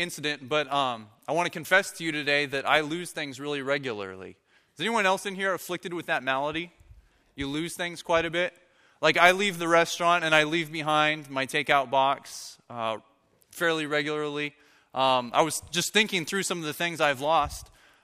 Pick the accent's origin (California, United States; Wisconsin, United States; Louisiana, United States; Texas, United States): California, United States; Bakersfield; now in Sonora, United States; I grew up in Bakersfield, so I know what it's like to live in the valley.